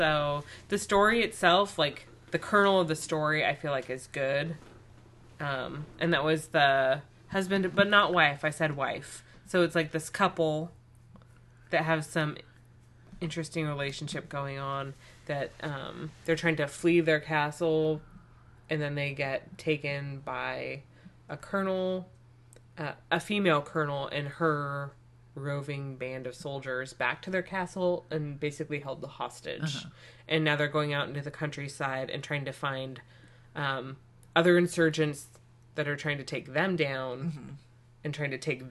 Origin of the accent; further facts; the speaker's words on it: California, United States; I'm from Northern California, so it's like